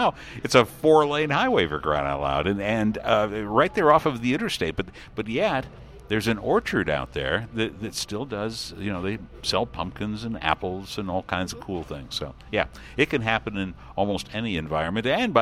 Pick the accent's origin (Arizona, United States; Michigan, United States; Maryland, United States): Michigan, United States; Detroit; I know in Detroit, my hometown, that's exactly what's going on